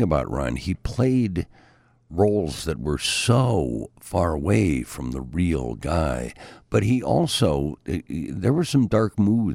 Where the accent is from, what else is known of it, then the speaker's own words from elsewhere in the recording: Ireland; because there is I'm Irish too